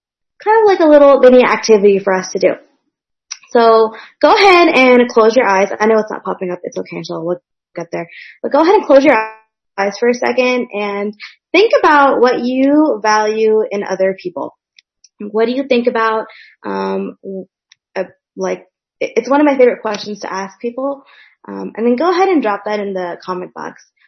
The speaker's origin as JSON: {"language": "English", "town": "Atlanta", "region": "Georgia", "country": "United States", "said": "I am a teacher from Atlanta, Georgia."}